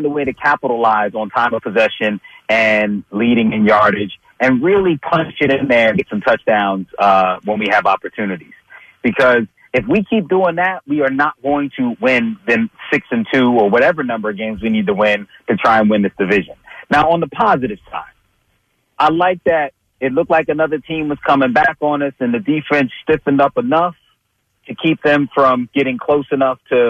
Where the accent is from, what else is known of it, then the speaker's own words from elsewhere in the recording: Philadelphia, Pennsylvania, United States; We're from Philly, right?